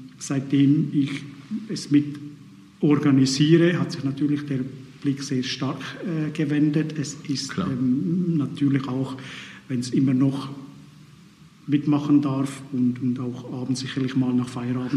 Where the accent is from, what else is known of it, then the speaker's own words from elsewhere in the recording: Switzerland; now in Bad Kissingen, Germany; Das Rakoczy-Fest selber kenne ich, seitdem ich 1997 nach Bad Kissingen gekommen bin. Ich bin ja ursprünglich aus der Schweiz.